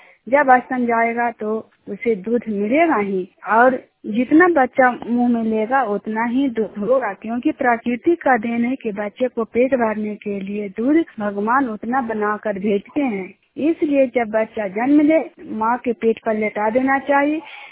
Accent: Juniyar, Bihar, India; मैं जुनियार गांव के रहने वाली हूं और हिलसा प्रखंड का रहने वाली हूं और नालंदा जिला का निवासी हूं।

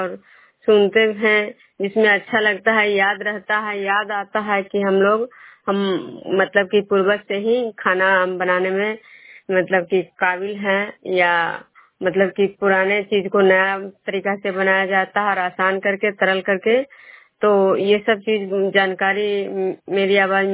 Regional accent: Vishnupur, Bihar, India; मैं विष्णुपुर ग्राम खुजरा पंचायत नालंदा जिला नवनसा प्रखंड के निवासी हूँ।

